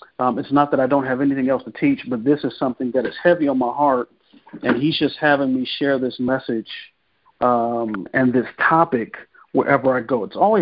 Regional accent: Richmond, California, United States; also born or lived in San Diego / Texas; now in Long Beach, United States; I am from the Bay Area. So I'm from the San Francisco Bay Area. I'm from a small town called Richmond. Born and raised in Richmond.

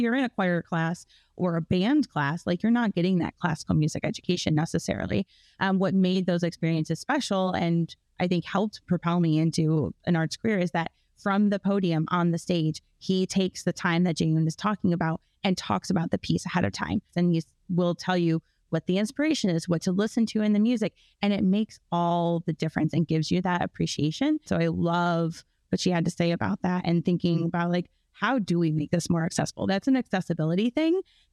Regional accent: Michigan, United States; And it made me think specifically about growing up in West Michigan.

